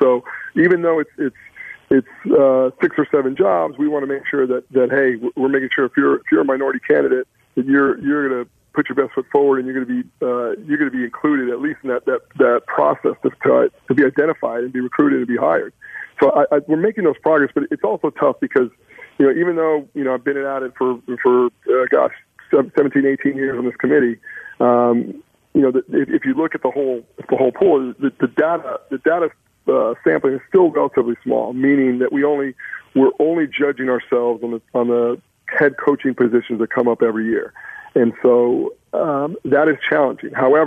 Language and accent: English; El Paso, Texas, United States; growing up in El Paso and being part of Texas and Friday Night Lights